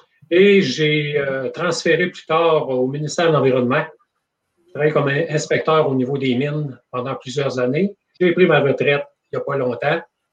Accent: Amos, Quebec, Canada; Moi, je suis originaire d'Amos, puis j'ai fait des études en technique forestière.

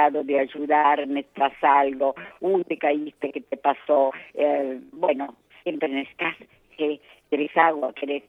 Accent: Como, Lombardy, Italy; now in Argentina; yo vengo de Como, que es un lugar con montaña, río, valles, etcétera. Y entonces, llegar a la Argentina, con mi hermano

